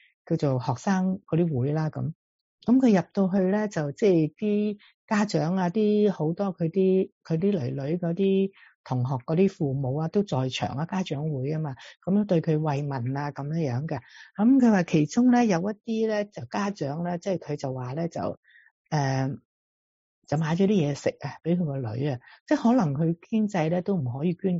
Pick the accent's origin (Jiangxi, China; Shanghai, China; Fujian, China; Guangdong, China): Guangdong, China; 因为我哋广东人啊嘛，我从来都未认识过呢个字